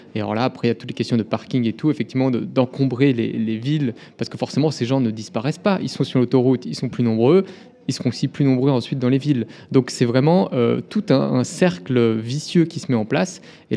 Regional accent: Geneva, Switzerland; en tant que Genevois

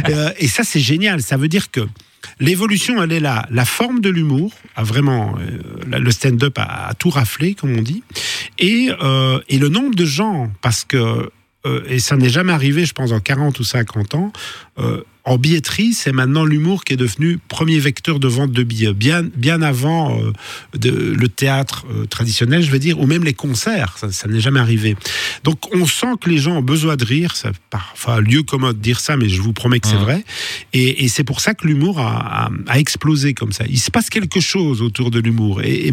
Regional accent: Belgium; donc chez nous en Belgique

